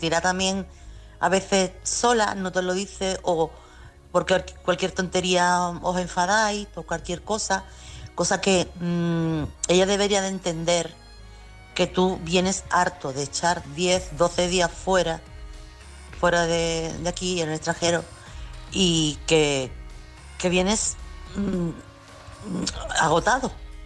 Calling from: Chiclana, Andalusia, Spain; corresponsal de Chiclana.

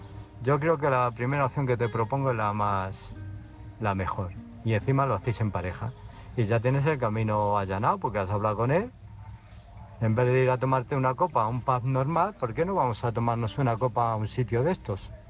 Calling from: Illescas, Castilla-La Mancha, Spain; de Illescas.

